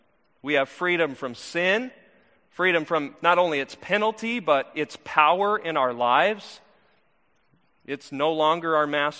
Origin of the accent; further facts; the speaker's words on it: Arizona, United States; I'm from Arizona. I know what that looks like, sort of slowly blowing in the wind.